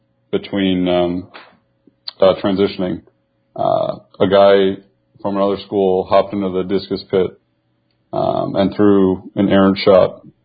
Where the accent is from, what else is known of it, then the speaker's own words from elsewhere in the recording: Chicago, Illinois, United States; I'm from Chicago, Illinois, man.